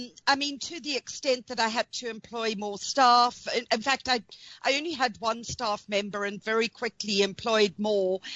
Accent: Zambia; I was born in Central Africa. It was Northern Rhodesia, then became Zambia. I was born there, grew up on a farm

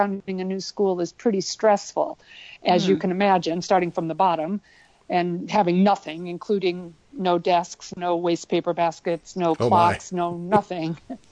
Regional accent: Iowa, United States; moved away as an adult; also born or lived in Germany; Well, I grew up in Germany until I was five, and then was in Iowa until long after that, until my mid-40s. And then I moved overseas as an international teacher

